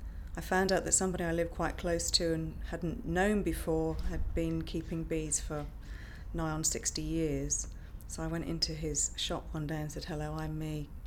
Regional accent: Shotley, East of England, United Kingdom; I come from Shotley, which is a village outside Ipswich in Suffolk.

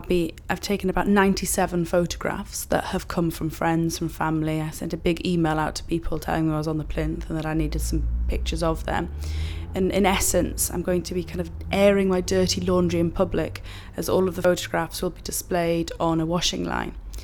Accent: North East England, United Kingdom; I'm 29 years old and I'm from Northumberland.

